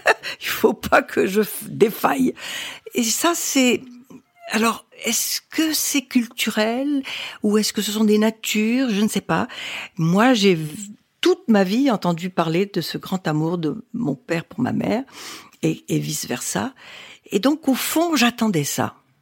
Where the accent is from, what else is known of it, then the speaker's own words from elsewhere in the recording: Morocco; born there; Je suis née au Maroc parce que mon père, qui était ingénieur agronome, avait reçu un job